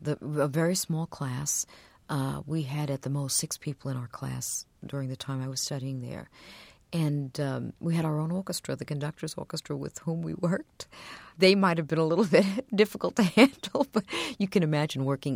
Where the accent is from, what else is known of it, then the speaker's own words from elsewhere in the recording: New York City, New York, United States; Well, I started, you know, growing up in New York, I had this terrible attitude. I'm embarrassed to admit it now, that many New Yorkers have